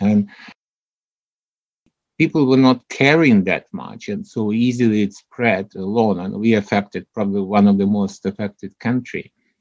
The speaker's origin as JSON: {"language": "English", "country": "Ukraine", "second_language": "English", "moved": "as an adult", "lives_now": "London, United Kingdom", "said": "I'm not British, I'm Ukrainian. So, but I old man, it's after Soviet Union collapsed, I were given this opportunity to go to the UK and started as a postdoc and so on."}